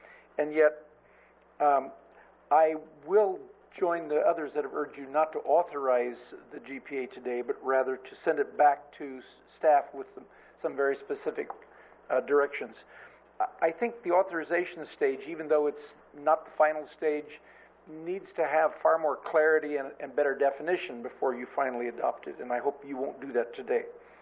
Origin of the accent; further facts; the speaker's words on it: Nipomo, California, United States; Good morning again. … I'm from Napomo still.